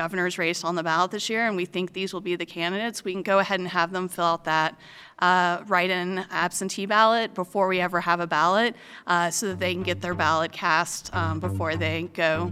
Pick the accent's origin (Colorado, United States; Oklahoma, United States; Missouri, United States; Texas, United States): Texas, United States; Houston; So, I'm from Houston, Texas, and they have elections every other day, it feels like, down there.